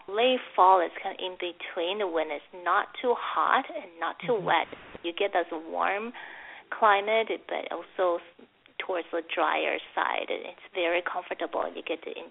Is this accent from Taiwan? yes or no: yes; Taipei, Taiwan; I grew up in Taipei, so I kind of know which area is safer versus some area